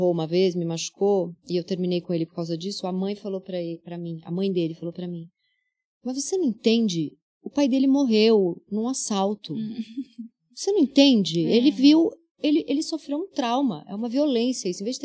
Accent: São Paulo, Brazil; Eu venho da Zona Leste de São Paulo.

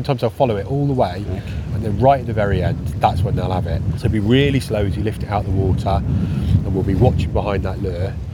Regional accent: East of England, United Kingdom; I grew up in the Fens, and the Fens is a bit of a pike mecca in terms of, you know, places you can fish for them in Britain.

